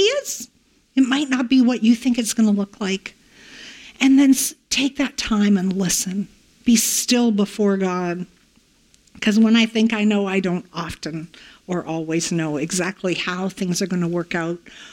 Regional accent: Canada; I'm a Canadian, and Americans have enough

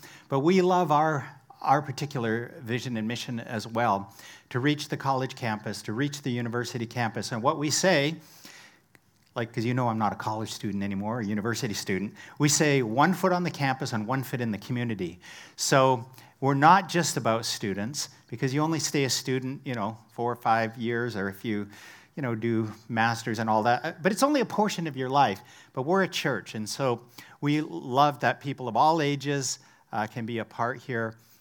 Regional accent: British Columbia, Canada; Now, I'm from British Columbia

